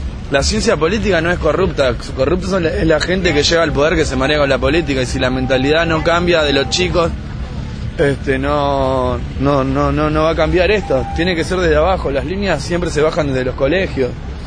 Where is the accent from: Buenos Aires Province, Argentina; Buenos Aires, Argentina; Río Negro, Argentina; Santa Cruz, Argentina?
Santa Cruz, Argentina; Río Gallegos; De Río Gallegos.